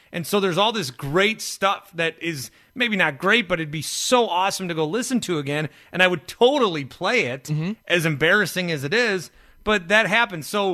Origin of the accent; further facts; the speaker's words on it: Fond du Lac, Wisconsin, United States; Well, I grew up in Fond du Lac. There was no sports talk radio.